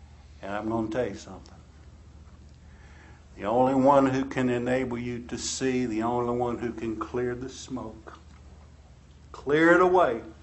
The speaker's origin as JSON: {"language": "English", "town": "Bassett", "region": "Virginia", "country": "United States", "tie": "born or raised there", "said": "you know, I grew up in Bassett, Virginia. Corporate headquarters of Bassett Furniture Company."}